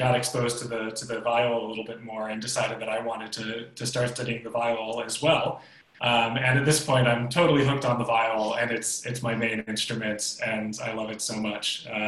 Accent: St. Louis, Missouri, United States; Yeah, so I grew up in St. Louis, Missouri, and started playing the cello in fourth grade with my elementary school's music program

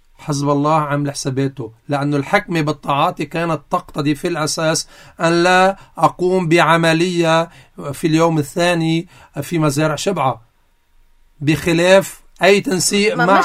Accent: Lebanon; انا كشعب لبناني وكدولة لبنانية

